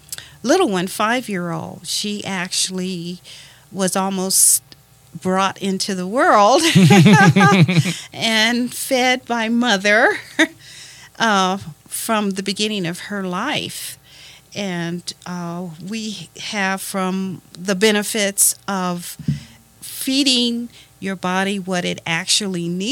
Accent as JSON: {"language": "English", "town": "Denver", "region": "Colorado", "country": "United States", "tie": "born or raised there", "moved": "yes", "said": "Well, my brother and I were raised in Denver, Colorado, brought here in Never Will Forget, Christmas 1955."}